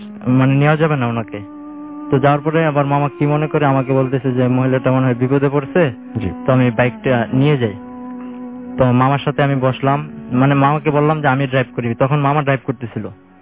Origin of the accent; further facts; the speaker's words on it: Dhaka, Dhaka Division, Bangladesh; আসছি উত্তরা দক্ষিণখান থেকে।